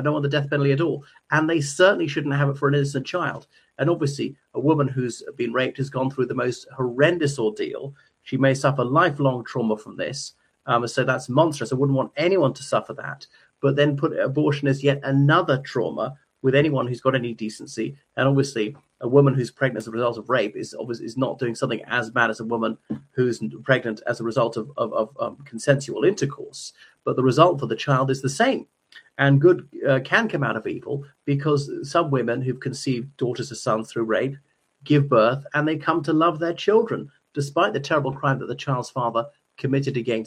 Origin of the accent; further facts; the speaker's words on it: Ireland; from Ireland.